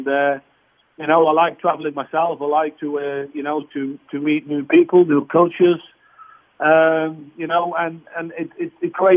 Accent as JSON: {"language": "English", "country": "Netherlands", "tie": "born or raised there", "said": "I was born in 64, so really when I started to get acquainted with soccer, it was sort of in the 70s, and I grew up with the golden age of Dutch football"}